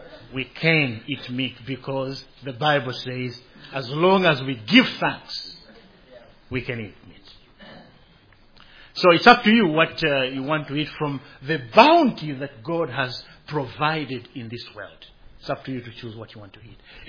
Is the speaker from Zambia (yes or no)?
yes; Zambia; born or raised there